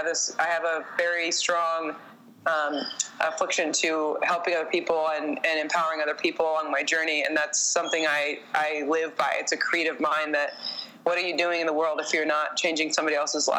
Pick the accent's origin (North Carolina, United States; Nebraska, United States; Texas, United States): Nebraska, United States; Omaha; I grew up in Omaha and it's not super diverse, and it's just, you know, it's just any Midwest city.